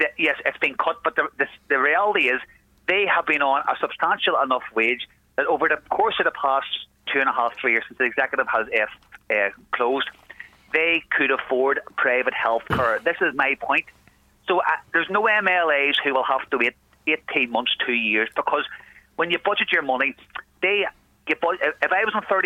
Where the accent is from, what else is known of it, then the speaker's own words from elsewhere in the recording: Belfast, Northern Ireland, United Kingdom; the reality is, I'm an ISIS from West Belfast.